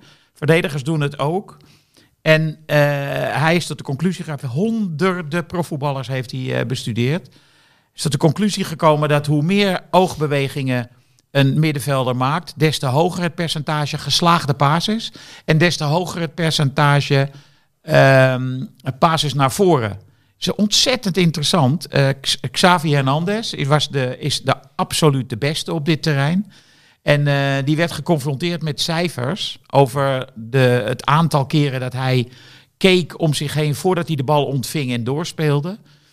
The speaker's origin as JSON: {"language": "Dutch", "town": "Rotterdam", "region": "South Holland", "country": "Netherlands", "said": "als Rotterdammer kan ik heel goed goede"}